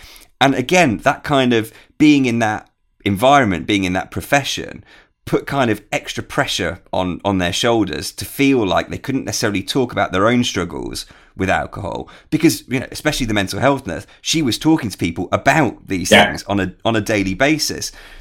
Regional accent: Birmingham, West Midlands, United Kingdom; now in Liverpool, United Kingdom; I'm from Birmingham, but I had this feeling of home in Liverpool.

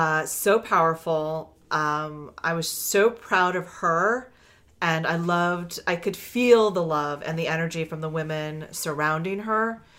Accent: New York, United States; I was a little offended as a New Yorker.

